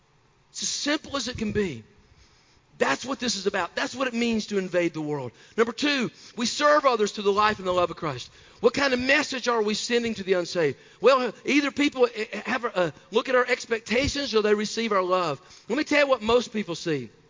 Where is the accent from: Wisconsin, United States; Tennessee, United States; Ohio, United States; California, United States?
Tennessee, United States; I'm from Tennessee, guys.